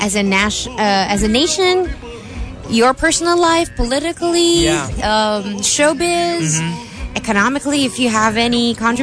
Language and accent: English; Mandaluyong, Metro Manila, Philippines; born there; The house where I lived in, where I was born in Mandaluyong